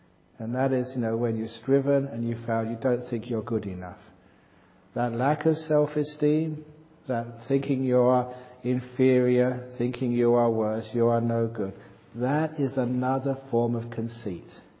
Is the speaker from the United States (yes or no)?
no; England, United Kingdom; Because I was brought up in England, you always follow football teams.